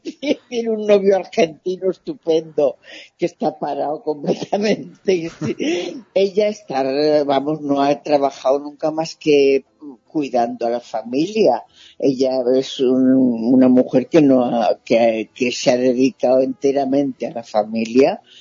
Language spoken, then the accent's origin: Spanish; Valencia, Valencian Community, Spain; Mis abuelos ya eran en Valencia, que es mi tierra